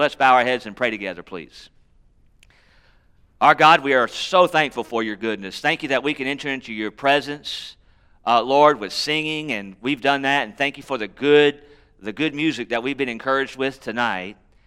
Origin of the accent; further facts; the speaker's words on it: Charlotte, North Carolina, United States; Now, I grew up in Charlotte, North Carolina, and I grew up under the shadow of the Charlotte Motor Speedway.